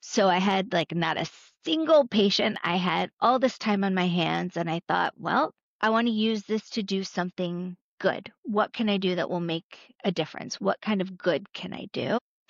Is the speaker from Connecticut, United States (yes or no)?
yes; Connecticut, United States; now in Atlanta, United States; I don't have parents here in Atlanta. I grew up in Connecticut. My family moved to Florida.